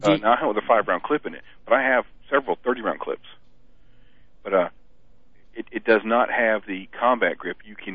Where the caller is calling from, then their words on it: Alabama, United States; from Alabama.